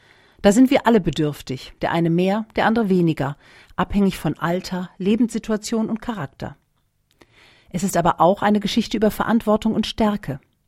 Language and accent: German; Schleswig-Holstein, Germany; In meiner Kindheit in Schleswig-Holstein gab es viele Tiere, auch eine kleine Schafherde.